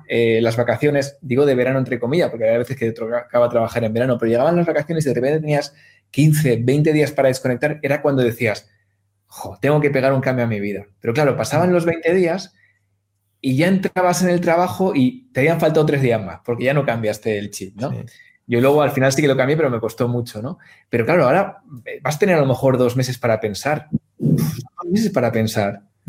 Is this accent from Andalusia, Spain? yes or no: no; Valladolid, Castile and León, Spain; hace tiempo que estaba viviendo entre Guadalajara, Madrid y Valladolid, ¿no? Que es mi tierra, yo me muevo bastante.